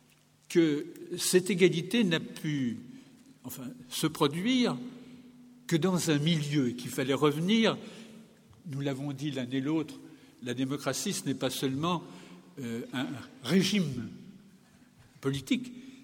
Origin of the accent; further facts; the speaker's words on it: Paris, Île-de-France, France; je suis né à Paris, et que j'ai passé ma vie entière à Paris, et que je suis donc un enfant de la ville.